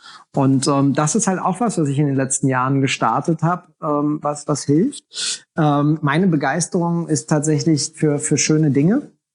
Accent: Berlin, Germany; da, wo ich aufgewachsen bin in Kreuzberg

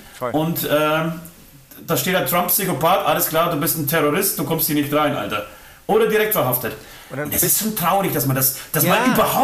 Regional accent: Poland; Nee, ich bin Pole. Ich könnte ja auch mit meinem polnischen Ausweis rüberfliegen.

